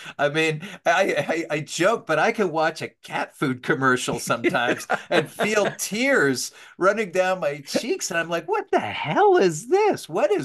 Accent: New Jersey, United States; I'm from New Jersey originally. I don't believe you can be from New Jersey and not be sarcastic and cynical.

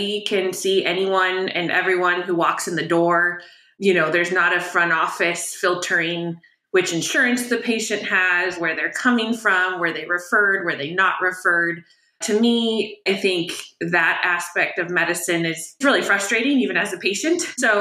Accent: Fullerton, California, United States; I grew up in Southern California, Fullerton, which is just North Orange County.

